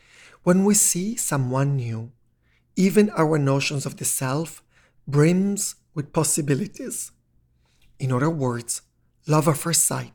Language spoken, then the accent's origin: English; Italy; I grew up in Italy, a country that has turned the idea that walking into the world and meeting love from everyone, everywhere, is an actual thing.